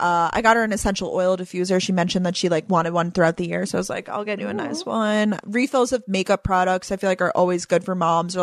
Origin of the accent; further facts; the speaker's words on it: New York, United States; because I'm from New York. So it's like really cold outside now.